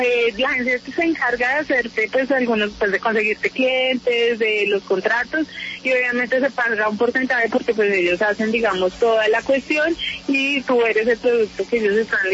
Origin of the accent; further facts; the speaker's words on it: Colombia; hay que mostrar la naturaleza también de nosotras las colombianas.